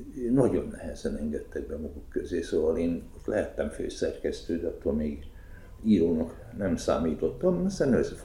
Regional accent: Kiskunhalas, Bács-Kiskun, Hungary; aztán jöttük szépen Kiskunhalas, én ott nevelkedtem föl

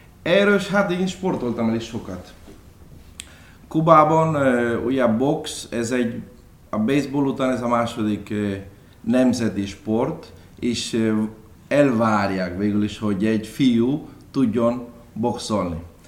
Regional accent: Cuba; Hungarian is a second language; now in Hungary; Én Santiago-tól 100 km-re. Nyugatra. Nyugatra, igen, nyugatra. És hát én kis faluban születtem, egy falusi gyerek vagyok. Egy nagyon szép folyó mellett, 22-23 km a tengerpartról.

